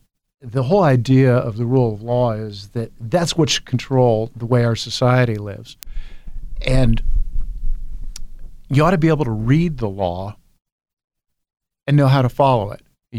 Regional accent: Sunbury, Ohio, United States; Well, I went to high school in Sunbury, Ohio, Big Walnut High School. And this was before Delaware County developed. I remember we moved into the district when I was 12

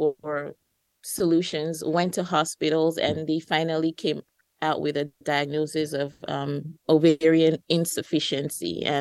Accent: Nigeria; now in United States; I'm originally from Nigeria, and I've been in the U.S. since 2015

